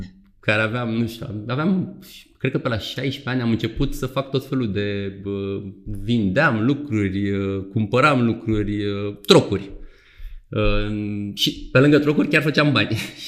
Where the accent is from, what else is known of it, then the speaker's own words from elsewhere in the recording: Galați, Galați County, Romania; Vin din Galați, într-o familie, n-aș spune chiar modestă, dar cred că normală.